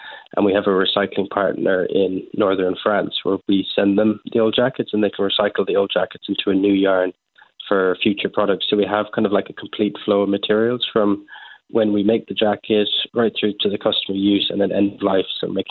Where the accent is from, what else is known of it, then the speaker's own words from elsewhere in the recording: Kinsale, Munster, Ireland; Yes, so I come from Kinsale. I've grown up here my whole life.